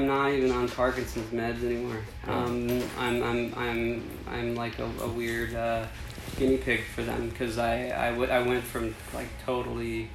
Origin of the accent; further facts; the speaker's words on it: Hollywood, California, United States; Born and raised in Hollywood.